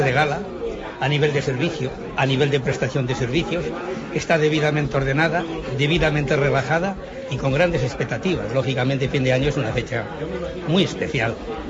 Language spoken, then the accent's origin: Spanish; Ourense, Galicia, Spain; Yo que soy muy gallego, porque no quiero ser solamente de Ourense, porque esa ha sido mi costumbre siempre